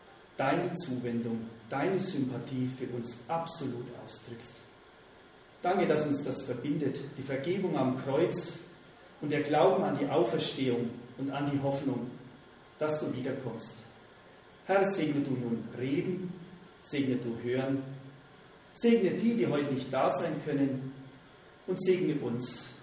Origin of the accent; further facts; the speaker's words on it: Bernstein am Wald, Bavaria, Germany; ich sehe in die Täler nach Selbitz, Sängerwald, meine Heimat Bernstein, Schwarzenbach.